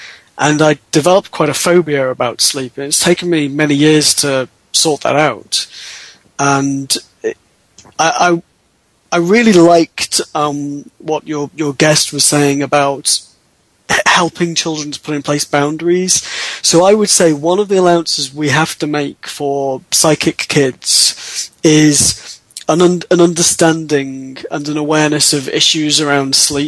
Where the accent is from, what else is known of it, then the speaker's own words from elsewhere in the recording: United Kingdom; some allowances, but I'm British, and I don't know.